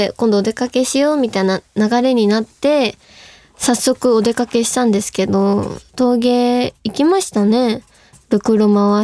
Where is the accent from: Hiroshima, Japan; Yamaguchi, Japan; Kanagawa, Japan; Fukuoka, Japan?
Yamaguchi, Japan; 私山口県出身なんですけど